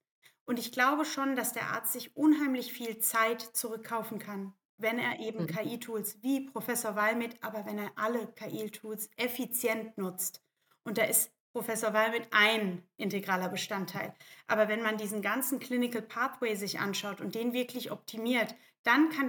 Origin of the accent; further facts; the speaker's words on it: Germany; Aber ich bin ja Europäerin, ich bin ja Deutsche.